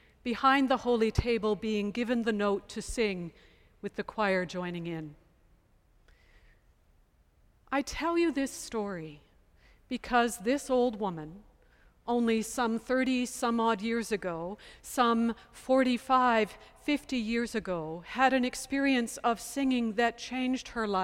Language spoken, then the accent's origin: English; London, Ontario, Canada; I grew up in London, Ontario, and was raised by a good Episcopalian Anglican who made sure that I was baptized and confirmed.